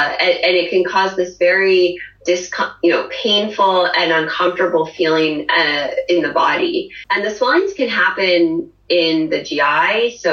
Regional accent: Ohio, United States; now in Cambridge, United States; So I am from the United States. I was originally born in the Midwest from Ohio and have lived in Cambridge, Massachusetts since 2010.

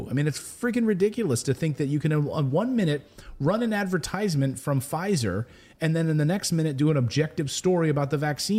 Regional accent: Philadelphia, Pennsylvania, United States; Like, I was a liberal from Philadelphia working in Fox News.

